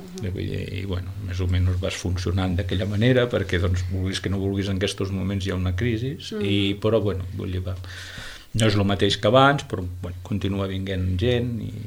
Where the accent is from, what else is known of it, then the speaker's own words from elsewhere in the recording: La Serra d'Almos, Catalonia, Spain; bueno, sí, bueno, he nascut allà, vull dir, tota la vida de la Serra d'Almos